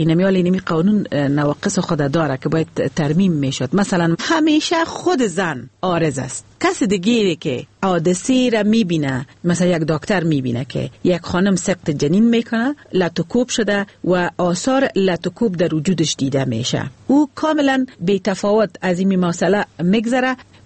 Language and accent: Persian; Afghanistan; ما افغان هستیم،